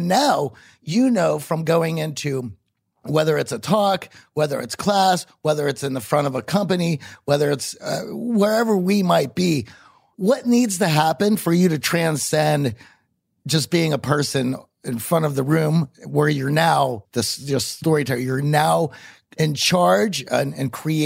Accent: Pittsburgh, Pennsylvania, United States; So at least for me, I grew up in Pittsburgh, and you know that.

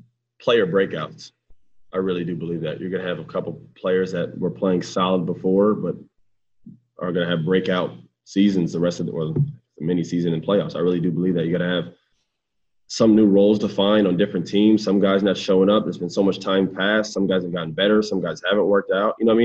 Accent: Orlando, Florida, United States; I grew up in Orlando, so this is a true like home court advantage for me

